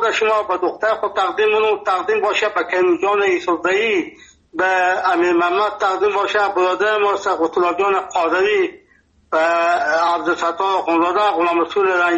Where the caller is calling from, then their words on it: Nimruz, Afghanistan; ما 50 سال در ولایت نیمروز هستیم. اینجا لهجه ما لهجه فارسی هستم، اینجا لفظی ما لهجه بلوچی هستم، اینجا پشتو گپ میزنم.